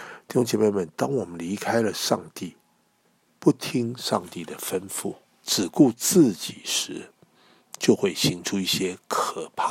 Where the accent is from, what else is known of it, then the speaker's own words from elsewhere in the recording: China; 我们中国人也都很注重关系，所以有关系就没关系